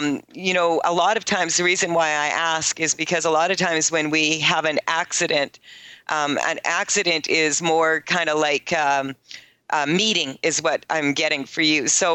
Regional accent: Canada; being a Canadian, that, you know, we still belong to, the Commonwealth

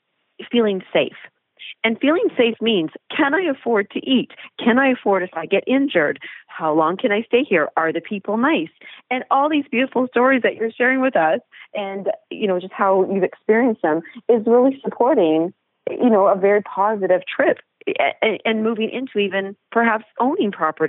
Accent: Canada; one of the biggest things I do here as a Canadian

